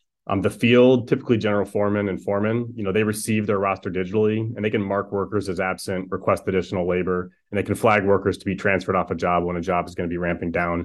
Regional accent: Midwest, United States; I'm also a Midwesterner, and so being practical is pretty core to my mindset.

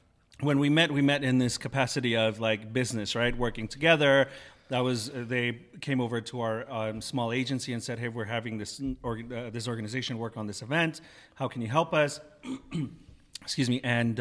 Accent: Mexico City, Mexico; because I'm from Mexico, from La Ciudad de Mexico. And so I love going out there as much as possible. And como vivo cerca de Tijuana

